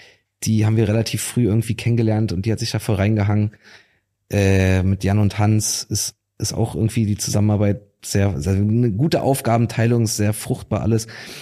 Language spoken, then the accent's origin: German; Berlin, Germany; ich bin halt auch hier in Berlin aufgewachsen. So, ich habe meine komplette Jugend irgendwie genau das gemacht.